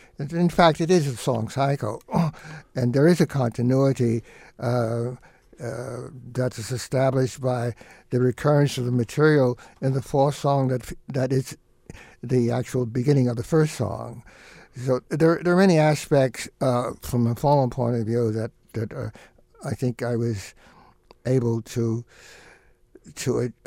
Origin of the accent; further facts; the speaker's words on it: Washington, District of Columbia, United States; born there; I was born in Washington, D.C., and I've literally walked the route of the funeral procession of Lincoln as a high school cadet.